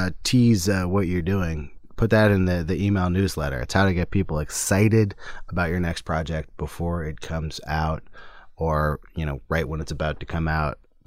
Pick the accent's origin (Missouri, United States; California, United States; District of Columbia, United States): California, United States; Berkeley; That's my hometown.